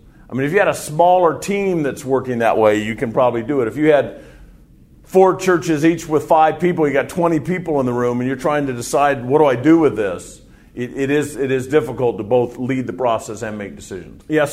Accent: United States; as an American, I don't know that much about culture in Europe

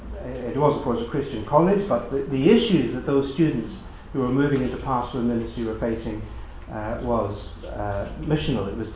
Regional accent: Belfast, Northern Ireland, United Kingdom; I'm from Belfast, Northern Ireland.

